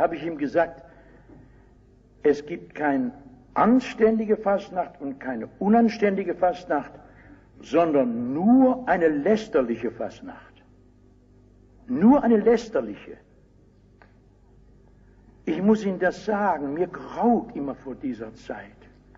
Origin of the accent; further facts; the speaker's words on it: Rhineland, Germany; dann sage ich als Rheinländer, bei uns heißt es Karneval